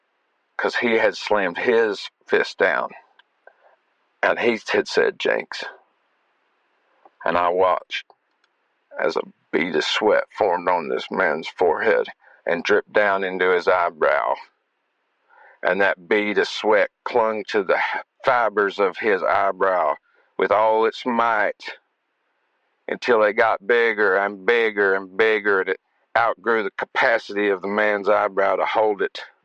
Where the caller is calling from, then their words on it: Tillery, North Carolina, United States; I'm calling from the Tillery State Penitentiary in Tillery, North Carolina.